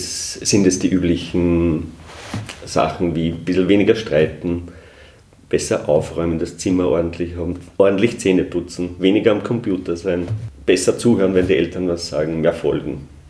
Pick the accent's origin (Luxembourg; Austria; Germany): Austria; Upper Austria; ich komme ja aus dem Hausruckviertel, da gibt es die Berchten nicht.